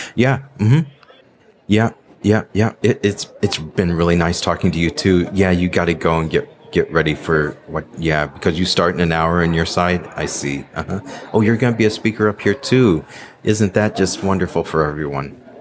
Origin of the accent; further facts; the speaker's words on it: United States; accent: American; Yeah, I'm from the U.S. Oh, no, it's okay. It's okay. It's fine. I know. Yeah, my accent. Yeah. Uh-huh. Yeah. American. No, I live here in Europe.